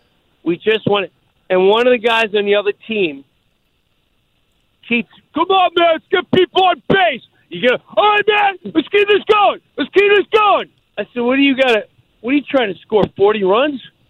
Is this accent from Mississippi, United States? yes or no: no; Long Island, New York, United States; Dude, you're from Orlando. I'm from Long Island.